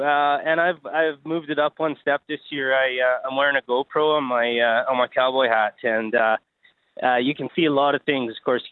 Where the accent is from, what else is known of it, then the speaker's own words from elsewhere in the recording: Cranbrook, British Columbia, Canada; also born or lived in Creston; I'm originally from the Kootenays. I'm originally from Cranbrook and Creston, B.C., and we ran pony wagons out there, and come out to Alberta.